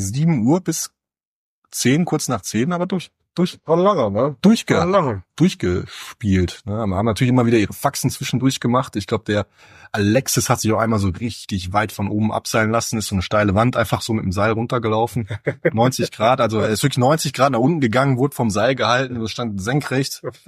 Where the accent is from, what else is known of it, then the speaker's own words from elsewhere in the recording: North Rhine-Westphalia, Germany; ich komme mal aus dem NRW